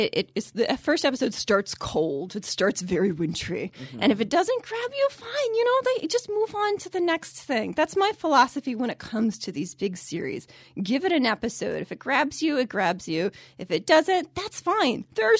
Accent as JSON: {"language": "English", "region": "Virginia", "country": "United States", "said": "I'm from Southern Virginia. So it has taken me a long time to really get used to winter in the Midwest."}